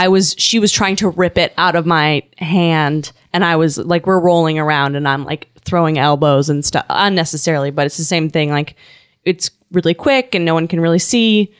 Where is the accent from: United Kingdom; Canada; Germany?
Canada; I'm from Canada.